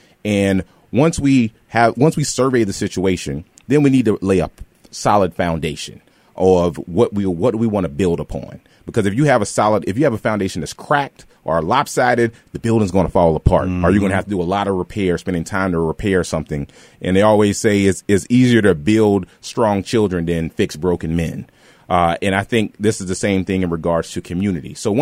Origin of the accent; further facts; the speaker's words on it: South Carolina, United States; also born or lived in Iowa; I'm from South Carolina, and coming from Iowa to South Carolina, I do see there is some good here, much better, especially for a black person like me leaving the South, coming to the Midwest.